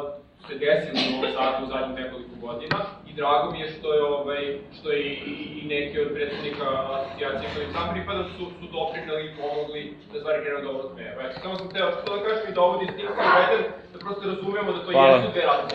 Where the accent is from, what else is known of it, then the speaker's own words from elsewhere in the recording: Belgrade, Serbia; iz Asocijacije Nesvrstavljena Srbije, dolazim iz Beograda.